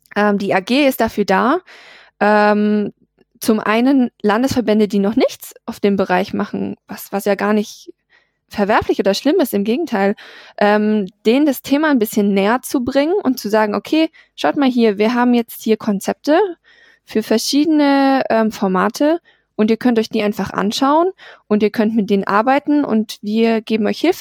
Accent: Baden-Württemberg, Germany; Ich bin aus Baden-Württemberg und wir lieben unsere Planspiele.

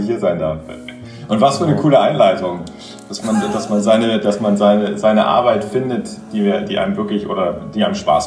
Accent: Göttingen, Lower Saxony, Germany; ich bin in Göttingen aufgewachsen, logischerweise mit meinen Eltern, mit meiner Schwester zusammen, also Göttingen ist jetzt ja nicht der Nabel der Welt, ist ein ganz schönes kleines Städtchen zum Aufwachsen, super jung mit den ganzen Studenten.

